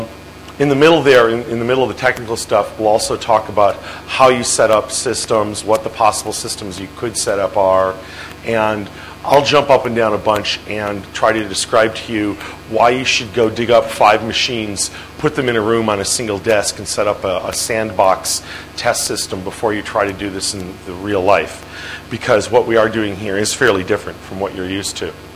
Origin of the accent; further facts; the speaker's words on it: United States; I'm an American, and I intend to be an American